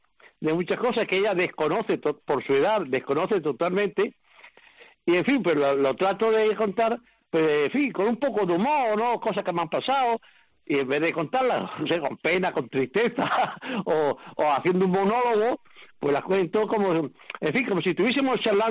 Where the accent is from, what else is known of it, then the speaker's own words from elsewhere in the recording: Úbeda, Andalusia, Spain; born there; Yo no soy gaditano. Yo nací en un pueblo de la provincia de Jaén, un pueblo muy bonito, patrimonio de la humanidad, que es Úbeda.